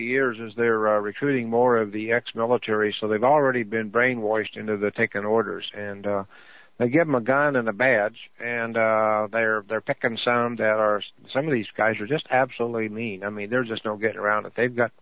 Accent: Chanute, Kansas, United States; when I grew up in Kansas, in Chanute, Kansas, I never had any trouble with the police

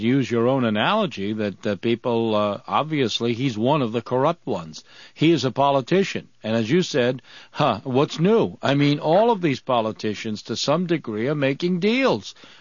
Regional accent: Providence, Rhode Island, United States; in my hometown, when they went after the mayor, Buddy Cianci, who was mayor of Providence, Rhode Island

